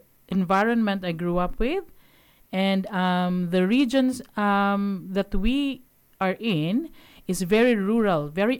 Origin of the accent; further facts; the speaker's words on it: Philippines; and I'm from the Philippines. So I'm my cultural heritage is, the Philippines, and I'm called a Filipino.